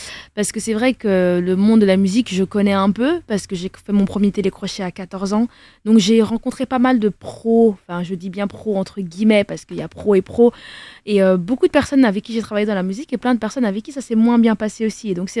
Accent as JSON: {"language": "French", "town": "Denderleeuw", "region": "Flanders", "country": "Belgium", "tie": "born or raised there", "said": "J'ai grandi dans une commune en Belgique, en Flandre, qui s'appelle Denderleu."}